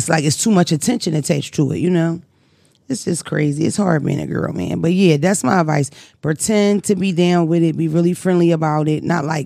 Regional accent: Philadelphia, Pennsylvania, United States; Because I'm from North Philly, you get that if you keep walking.

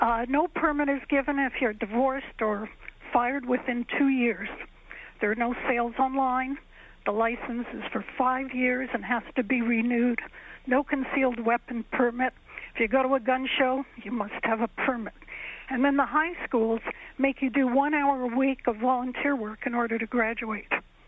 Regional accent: Canada; now in New York, United States; I'm Canadian and I'm living in Manhattan.

